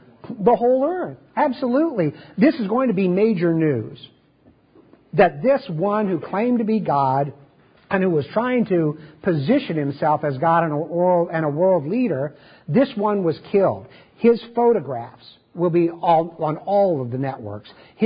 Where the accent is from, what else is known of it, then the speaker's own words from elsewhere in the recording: Chicago, Illinois, United States; As I recall being swept away in some of those mobs as I was growing up in the Chicago area.